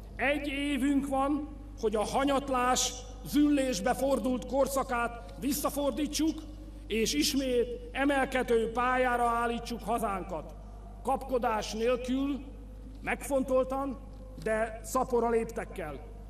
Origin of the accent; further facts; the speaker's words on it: Hungary; De mi magyarok nem a múlt védelmezői, hanem a jövő emberei akarunk lenni.